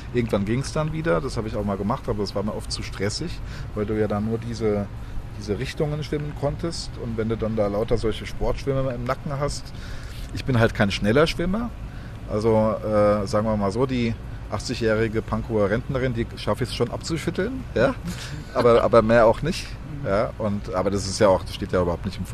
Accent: Hesse, Germany; Ich komme aus Südhessen, da unten gibt es auch Baggerseen.

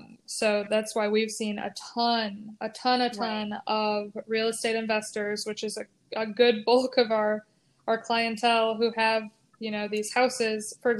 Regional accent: Michigan, United States; now in Texas, United States; we live in Texas now, but we grew up in just outside of Grand Rapids.

